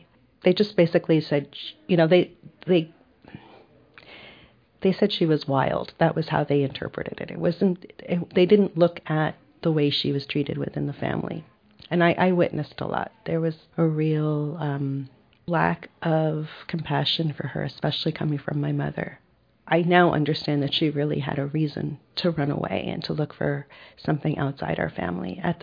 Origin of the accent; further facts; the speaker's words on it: Far Rockaway, New York, United States; So we grew up in Far Rockaway, Queens.